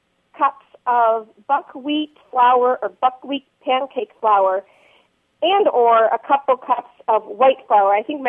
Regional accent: Milwaukee, Wisconsin, United States; So I grew up in Milwaukee, and my grandfather would make this meal for us.

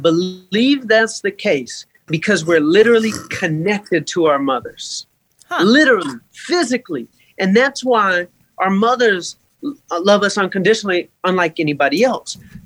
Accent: Atlanta, Georgia, United States; Thank you. I'm from Atlanta.

